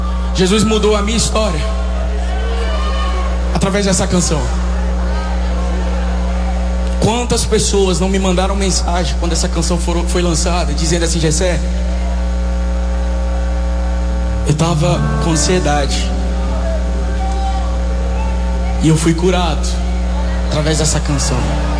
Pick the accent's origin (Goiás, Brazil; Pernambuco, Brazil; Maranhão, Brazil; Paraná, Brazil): Goiás, Brazil; Goiânia; Eu sou de Goiânia, Goiás.